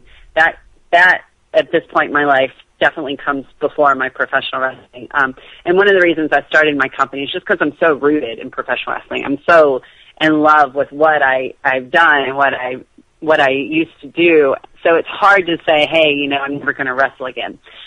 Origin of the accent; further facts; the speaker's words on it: Clinton, Mississippi, United States; Yeah, so I'm from Clinton, Mississippi. We went to a church called Morris Heights